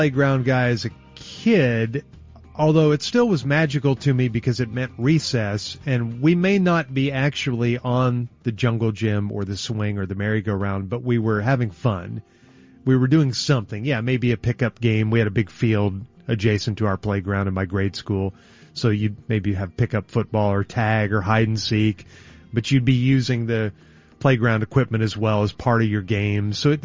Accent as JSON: {"language": "English", "region": "Oklahoma", "country": "United States", "tie": "born or raised there", "said": "where I was growing up in Oklahoma, hard pan."}